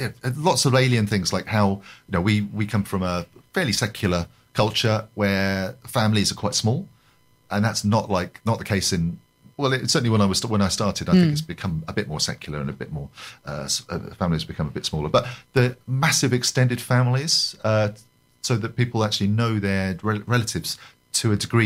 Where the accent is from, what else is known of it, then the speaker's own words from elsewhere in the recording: Deal, South East England, United Kingdom; I think basically it stems from me being on the coast. So I'm from Deal.